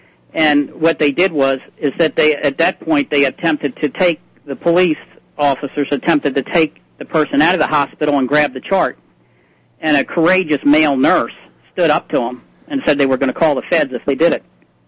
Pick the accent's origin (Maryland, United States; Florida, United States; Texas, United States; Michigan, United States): Maryland, United States; I grew up in Prince George's County. I'm living in the adjacent county, Montgomery County, now, but I grew up over there